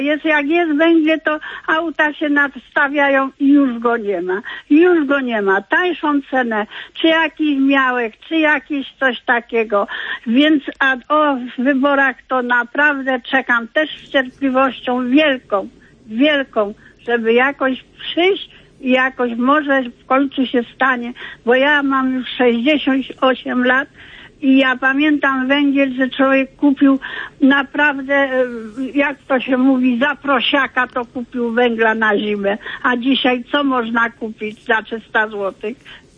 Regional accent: Lesser Poland, Poland; Ja jestem tutaj spod Krakowa

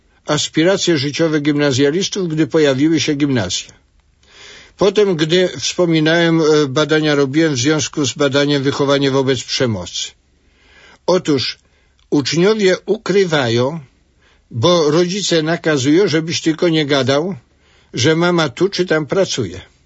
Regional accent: Masovian Voivodeship, Poland; bo na Mazowszu Północnym, w moich rodzinnych stronach tego nie widać.

